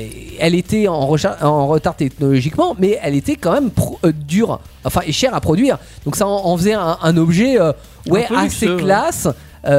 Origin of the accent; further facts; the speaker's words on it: France; il se pourrait qu'on était un petit peu jaloux en tant que Français des Anglais